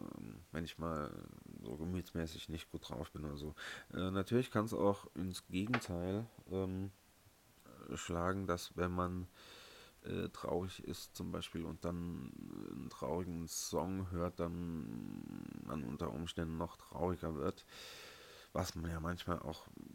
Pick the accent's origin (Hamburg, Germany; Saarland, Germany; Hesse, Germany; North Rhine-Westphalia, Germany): Saarland, Germany; Früher in der Grundschule. Natürlich standardmäßig. Also bei uns im Saarland war das auf jeden Fall so.